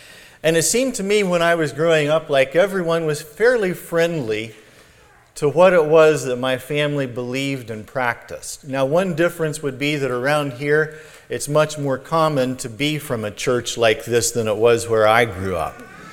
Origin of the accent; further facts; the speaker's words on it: Indiana, United States; And I've been thinking about my experience growing up in Indiana.